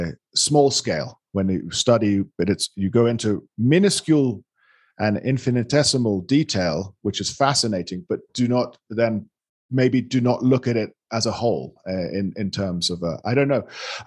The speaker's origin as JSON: {"language": "English", "region": "London", "country": "United Kingdom", "said": "London. I'm a Londoner."}